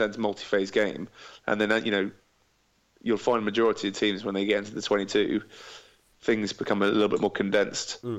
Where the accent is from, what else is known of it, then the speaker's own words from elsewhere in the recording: Zimbabwe; moved away; Well, I was born and bred Zimbabwe. I was Zimbabwe national, but then gave up passport to have a European passport. My dad's German, so I had a German passport.